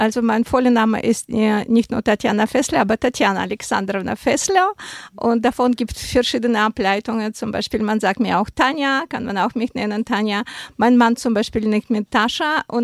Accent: Siberia, Russia; German is a second language; Ich komme aus Sibirien, aus Russland, aus Sibirien und wenn die Leute das Wort Sibirien hören, sagen sie, ah, das ist so kalt dort, das ist so weit.

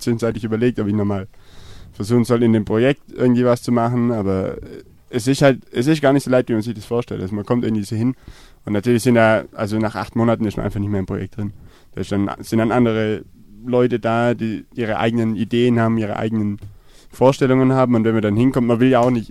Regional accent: Merklingen, Baden-Württemberg, Germany; aus meinem Heimatdorf, aus Merklingen bei Walderstadt im Kreise Böblingen

